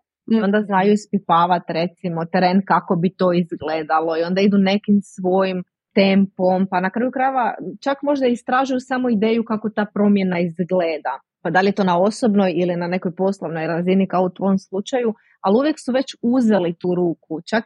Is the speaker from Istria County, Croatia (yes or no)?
yes; Istria County, Croatia; netko je kao ja iz Istre, a netko drugi iz Dalmacije, netko drugi iz Zagreba